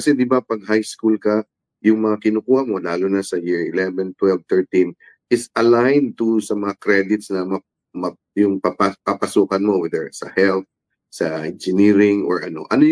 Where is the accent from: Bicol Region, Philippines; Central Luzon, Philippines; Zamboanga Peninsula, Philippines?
Zamboanga Peninsula, Philippines; Zamboanga; Kasi ako, I'm from Zamboanga, no? I'm part Muslim.